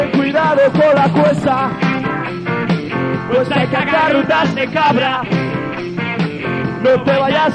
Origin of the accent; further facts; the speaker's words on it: Huebro, Andalusia, Spain; ¡Viva Huebro! Esta es mi tierra. Huebro, esta es mi tierra.